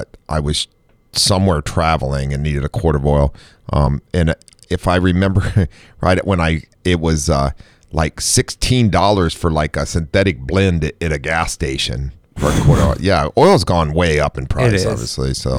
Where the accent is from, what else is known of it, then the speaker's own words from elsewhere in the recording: Ohio, United States; I grew up in Ohio.